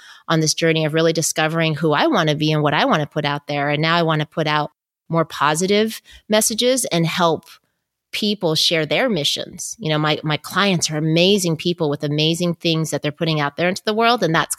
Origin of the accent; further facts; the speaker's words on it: Los Angeles, California, United States; now in San Diego, United States; And I just worked my way up to back to my hometown of Los Angeles and became a news anchor and reporter. And then I moved to San Diego to anchor the morning show.